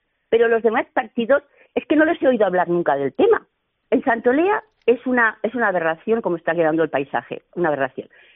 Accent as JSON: {"language": "Spanish", "town": "Cuevas de Cañar", "region": "Aragon", "country": "Spain", "said": "la mina Carlota es un proyecto que coge los términos de Ejulbe, Molinos y Cuevas de Cañar, que es mi pueblo."}